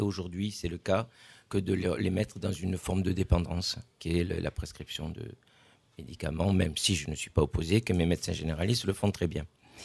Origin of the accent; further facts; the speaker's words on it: Cahors, Occitanie, France; born there; Alors moi, je suis né à Cahors